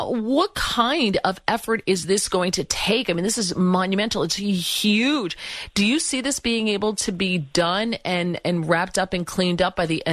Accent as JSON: {"language": "English", "country": "United States", "said": "I had no clue as an American citizen that all I had to do was slap a misspelled sign on the side of a building"}